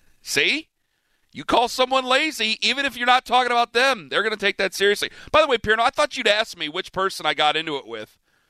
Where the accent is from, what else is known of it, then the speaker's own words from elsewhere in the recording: Cleveland, Ohio, United States; Now, listen, I'm from Cleveland